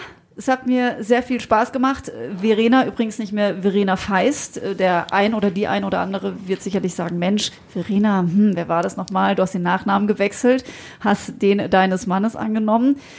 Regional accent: Freiburg, Baden-Württemberg, Germany; born there; Ich als gebürtige Freiburgerin habe natürlich da auch sozusagen meine Gefühlswelten jetzt gerade hier mit drin

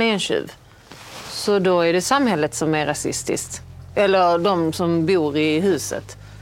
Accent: Turkey; Men för helvete, det syns att jag är turk.

